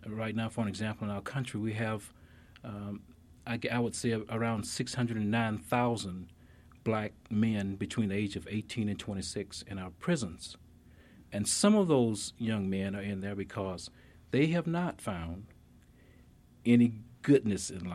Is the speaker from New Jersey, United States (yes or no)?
no; Alabama, United States; I grew up in Mobile County in Alabama, and was basically just curious about how things were set up.